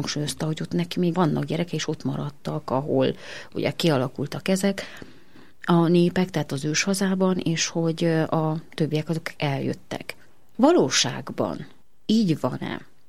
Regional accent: Hungary; Miénk, mert hogy ugye mi is magyarok vagyunk.

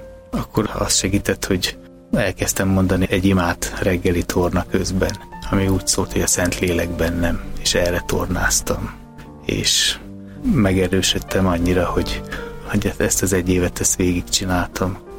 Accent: Hungary; magyar gyerek vagyok, majd kibírom

